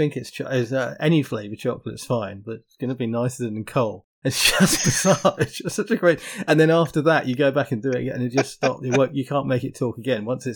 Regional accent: Hemel Hempstead, East of England, United Kingdom; born there; She's from Hemel Hempstead, where I was born. I was born in Hemel Hempstead.

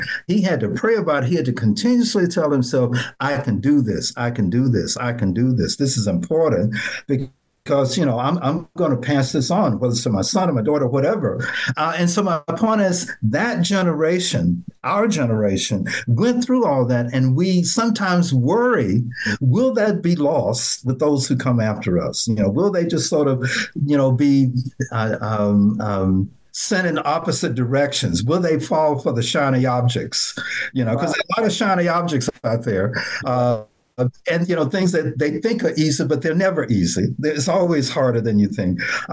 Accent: Nashville, Tennessee, United States; You're describing my neighborhood in Nashville. Right. I grew up in Nashville. I had a dirt road, same thing.

